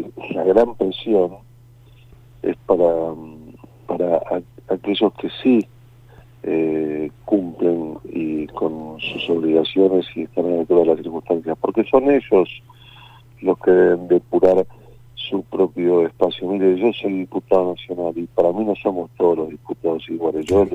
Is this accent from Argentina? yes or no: yes; Argentina; somos muchos los argentinos